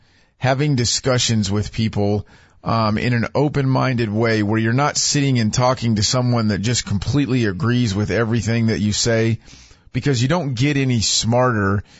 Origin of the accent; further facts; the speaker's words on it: Hutchinson, Kansas, United States; station owners here in my hometown of Hutchinson, Kansas.